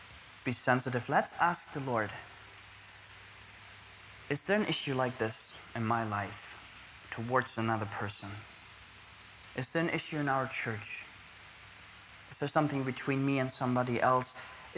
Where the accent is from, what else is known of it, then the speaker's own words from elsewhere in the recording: Germany; I come from Germany, okay? And everybody drinks alcohol there, for example.